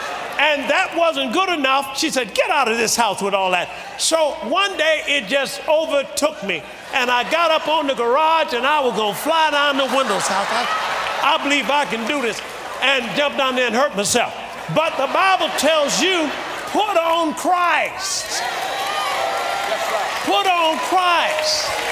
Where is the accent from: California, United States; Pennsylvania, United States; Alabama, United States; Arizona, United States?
Alabama, United States; Tuskegee; I was brought up in Tuskegee, Alabama, and we didn't have a television, but the lady next door had one.